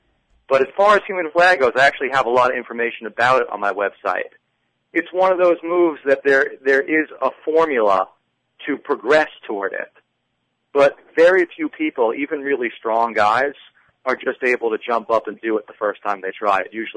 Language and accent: English; New York City, New York, United States; The next one in the U.S. is going to be actually in my hometown in New York City this June.